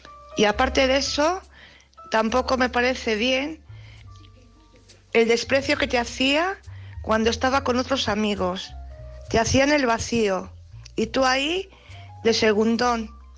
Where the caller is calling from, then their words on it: Valladolid, Castile and León, Spain; de Valladolid.